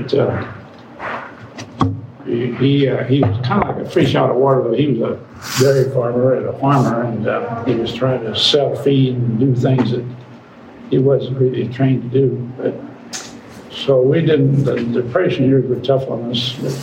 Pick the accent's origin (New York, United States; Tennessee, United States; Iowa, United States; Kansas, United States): Kansas, United States; born there; I was born first in Kansas. It's simple. It's right in the middle of the state of Kansas. My dad was a wheat farmer, and then he turned into a dairy farmer.